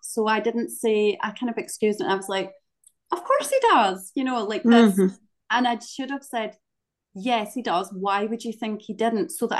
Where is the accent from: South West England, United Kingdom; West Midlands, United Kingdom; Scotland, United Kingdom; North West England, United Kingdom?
Scotland, United Kingdom; Anyway, the point of this is, I'm very Scottish, as you can hear.